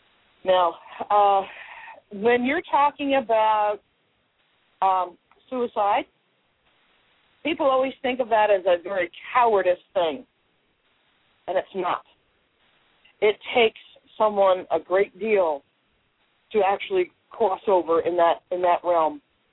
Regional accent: San Diego, California, United States; And I am from San Diego.

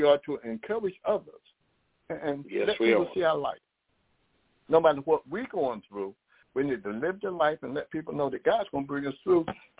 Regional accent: New York, United States; So I came from New York to Carolina.

